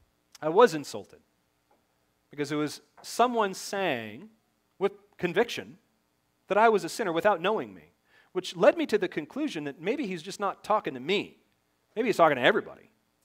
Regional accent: Seattle, Washington, United States; growing up in Seattle will help shape those opinions.

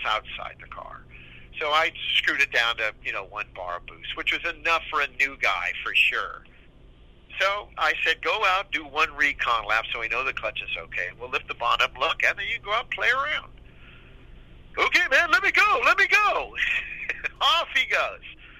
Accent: California, United States; And we're from Southern California. We used to go to Hollywood all the time.

